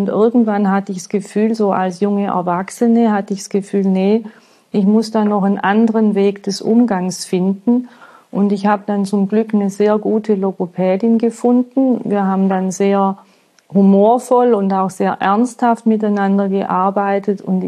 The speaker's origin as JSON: {"language": "German", "region": "Bavaria", "country": "Germany", "tie": "born there", "lives_now": "Berlin, Germany", "said": "Ich bin im Allgäu geboren und lebe und arbeite seit einigen Jahren in Berlin."}